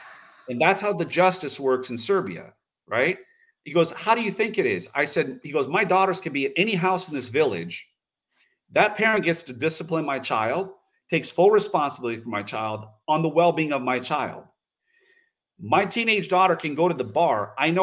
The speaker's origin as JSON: {"language": "English", "country": "United States", "said": "And the people of America, and I'm American, okay?"}